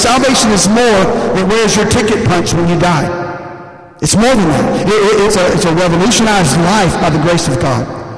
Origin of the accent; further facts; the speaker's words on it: the South, United States; I'm from the Bible Belt. I might have gotten shot for that comment.